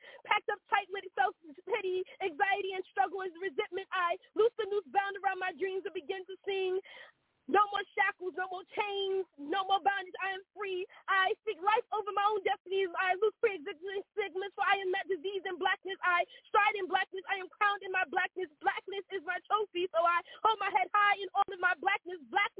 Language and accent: English; New York, United States; now in Maryland, United States; I'm from New York originally. I now reside in Maryland, and I'm a poet.